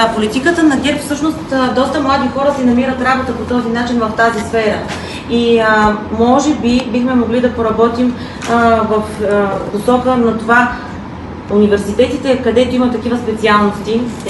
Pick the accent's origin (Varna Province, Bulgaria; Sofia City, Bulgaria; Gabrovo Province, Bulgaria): Varna Province, Bulgaria; Varna; от Варна съм.